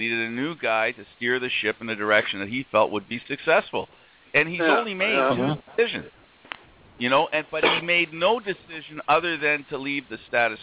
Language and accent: English; Canada; you know, we Canadians can take a step back